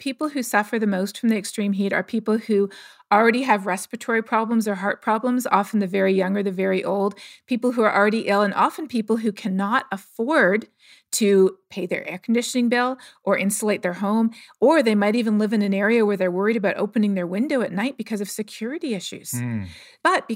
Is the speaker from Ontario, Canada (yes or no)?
yes; Toronto, Ontario, Canada; So, you know, I grew up in Toronto and our house didn't have air conditioning.